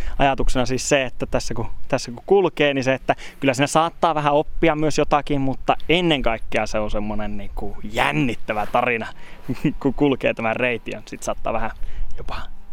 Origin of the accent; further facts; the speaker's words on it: Rovaniemi, Lapland, Finland; vaikka mä oon rovaniemeläinen